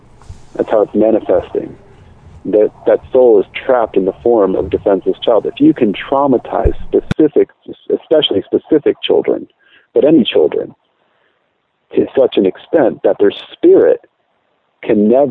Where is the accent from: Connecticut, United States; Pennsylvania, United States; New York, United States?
Connecticut, United States; I grew up in Connecticut, New England, here in the USA